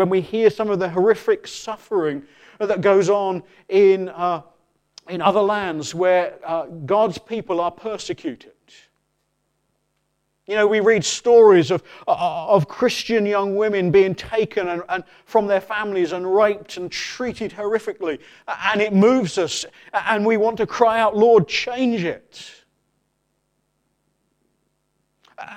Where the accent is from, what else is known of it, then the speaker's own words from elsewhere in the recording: England, United Kingdom; We're British folk, aren't we? Or I should say English, you know, stiff upper lip.